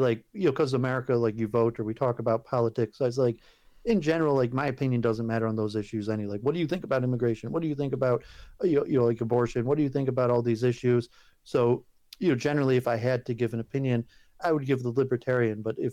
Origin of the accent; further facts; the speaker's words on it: Detroit, Michigan, United States; Like I grew up in Metro Detroit, you know, whites were always a minority my whole life.